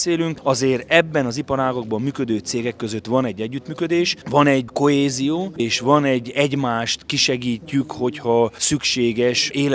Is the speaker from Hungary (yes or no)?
no; Odorheiu Secuiesc, Harghita, Romania; Én ugye Székelyudvarhelyről jövök, udvarhelyszéki szenátor, Hargita megyei szenátor vagyok